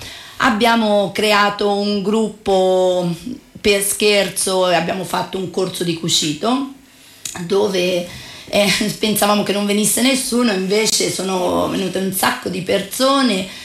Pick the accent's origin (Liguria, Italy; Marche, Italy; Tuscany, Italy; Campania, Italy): Tuscany, Italy; Cortona; io sono nata in questo rione perché io sono di Santa Maria Nuova, poi diventi, vabbè, ti sposi, vai a lavorare fuori, abbandoni, lasci, però il cuore rimane sempre qui.